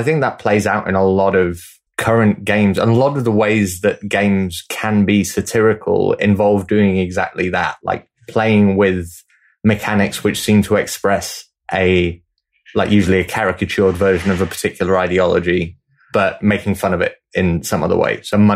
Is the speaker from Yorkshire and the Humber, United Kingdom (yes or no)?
yes; Leeds, Yorkshire and the Humber, United Kingdom; from Leeds in the UK.